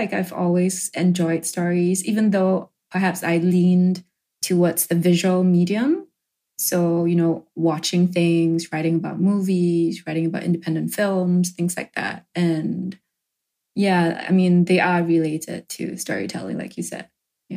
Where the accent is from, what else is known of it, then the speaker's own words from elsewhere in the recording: Singapore; I grew up in Singapore and, you know, like, I was surrounded by other Asian people